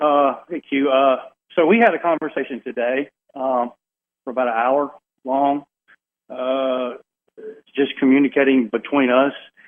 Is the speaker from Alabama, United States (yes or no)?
yes; Alabama, United States; I'm from Alabama.